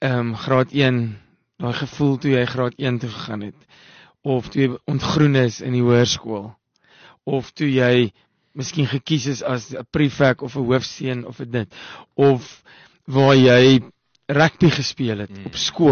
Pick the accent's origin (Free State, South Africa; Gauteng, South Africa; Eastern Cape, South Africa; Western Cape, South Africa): Free State, South Africa; Parys; ek het in Parys groot geword, die dorpie nie ver nie.